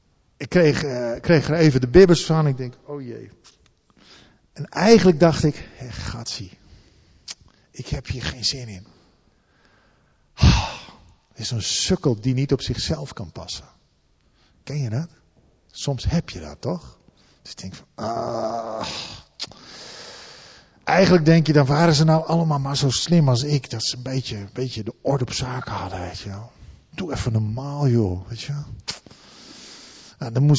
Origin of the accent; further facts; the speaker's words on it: Friesland, Netherlands; Ja, ik kom ook uit Friesland.